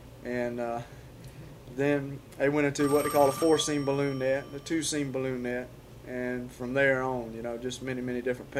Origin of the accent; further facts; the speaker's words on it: Fernandina Beach, Florida, United States; born there; I was born in Fernandina Beach, Florida, in October 2nd, 1951.